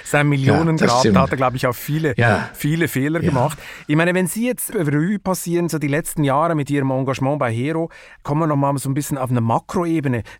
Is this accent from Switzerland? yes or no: yes; Switzerland; besser, sagt natürlich der Schweizer.